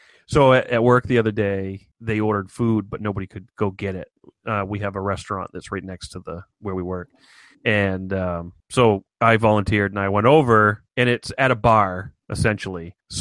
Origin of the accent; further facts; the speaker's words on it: Milo, Maine, United States; I know my hometown of Milo, Maine, featured the first daytime parade of a Ku Klux Klan.